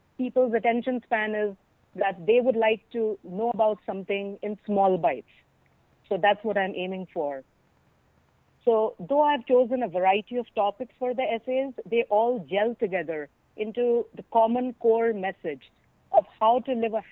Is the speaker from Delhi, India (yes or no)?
yes; New Delhi, Delhi, India; now in Herndon, United States; I actually live in Virginia, in a very scenic place called Herndon with my husband. And originally, I come from New Delhi in India.